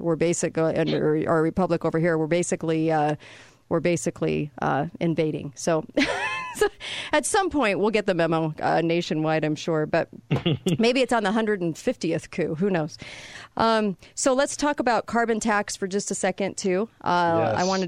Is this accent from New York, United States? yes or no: no; California, United States; And see, I'm from California. I did not want to bring California with me. I actually came here for Utah.